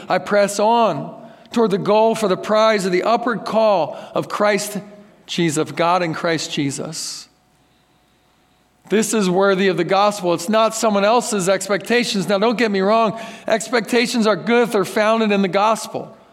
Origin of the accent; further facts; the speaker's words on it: Philadelphia, Pennsylvania, United States; now in Texas, United States; You know, I came from Philadelphia. I didn't know what it was about.